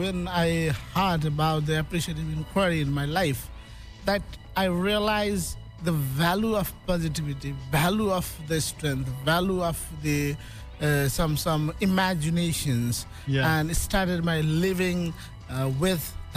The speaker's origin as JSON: {"language": "English", "country": "Nepal", "second_language": "English", "said": "I'm from Nepal, the top of the world, Mount Everest, country of Mount Everest"}